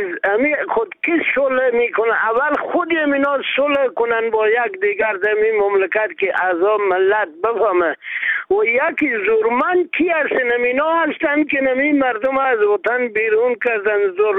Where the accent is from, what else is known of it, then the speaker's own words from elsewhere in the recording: Afghanistan; moved away; افغان ها ما مسلمان هستیم، ما افغان هستیم.